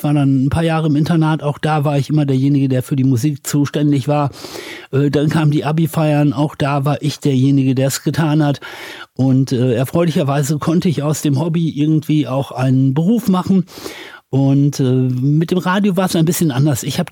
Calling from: Düsseldorf, North Rhine-Westphalia, Germany; die ich als Düsseldorfer von Ihnen bekomme

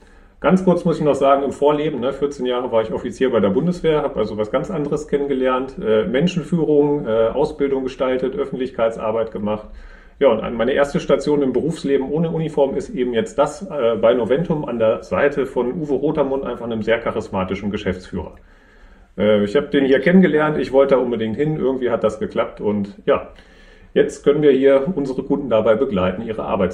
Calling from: North Rhine-Westphalia, Germany; Grüße aus dem Münsterland.

